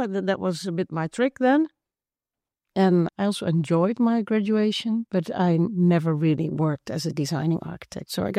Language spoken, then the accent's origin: English; Zeeland, Netherlands; I was born and raised in Zeeland, a province in the southwest of the Netherlands. And when I turned 18, I went to Eindhoven to study architecture or building engineering or a combination of the both.